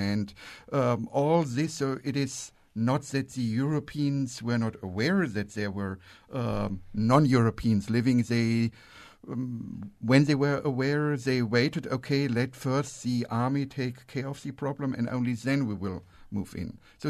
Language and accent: English; Germany; since I'm coming from Germany, and it happens that my hometown is the county seat